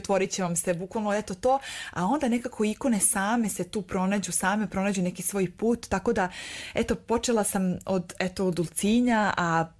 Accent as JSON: {"language": "Serbian", "town": "Korita", "region": "Republika Srpska", "country": "Bosnia & Herzegovina", "said": "Moj tata inače je Hercegovac iz Korita, mi smo iz Korita."}